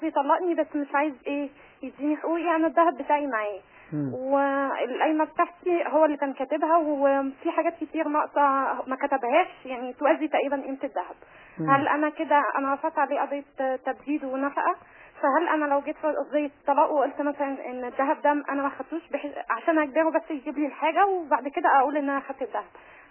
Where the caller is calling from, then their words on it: Cairo, Cairo Governorate, Egypt; من القاهره.